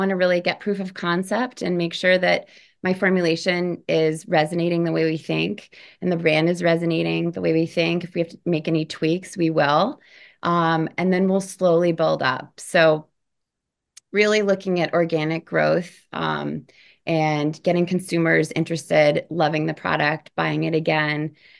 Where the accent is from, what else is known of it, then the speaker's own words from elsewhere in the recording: Illinois, United States; Well, if I'm being honest, I'm from Illinois